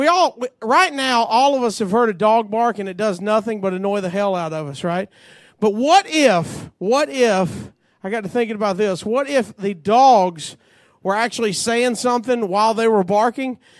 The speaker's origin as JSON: {"language": "English", "region": "Alabama", "country": "United States", "said": "I'm from Alabama, so let me put it to you this way."}